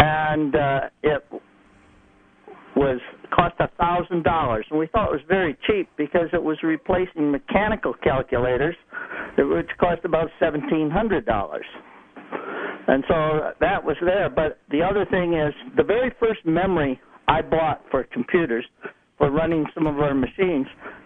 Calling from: Hilton, New York, United States; I'm calling from Hilton, and I thought I would share with you some of the reminiscence about early computers.

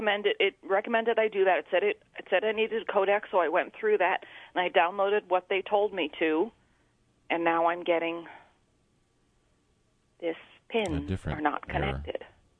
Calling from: Queensbury, New York, United States; Queensbury

